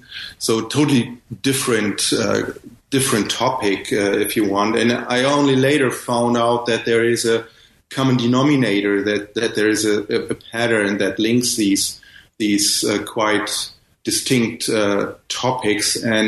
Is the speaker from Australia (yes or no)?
no; Ghana; born there; I was born in Ghana, where my father worked as a missionary in the 60s